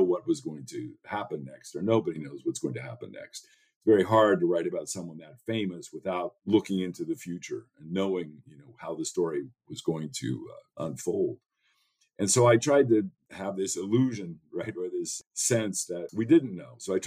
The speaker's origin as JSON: {"language": "English", "region": "California", "country": "United States", "tie": "born or raised there", "said": "because I grew up in California and was sent on a mission, a Mormon mission, to Belgium when I was 19."}